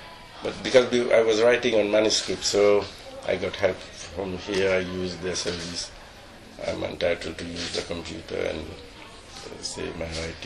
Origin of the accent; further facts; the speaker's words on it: Mauritius; now in United Kingdom; from Mauritius. I hope you know where is Mauritius.